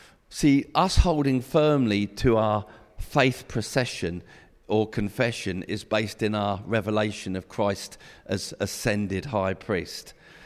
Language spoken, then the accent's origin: English; England, United Kingdom; Now, being British and English, whatever you want to call me, it's amazing.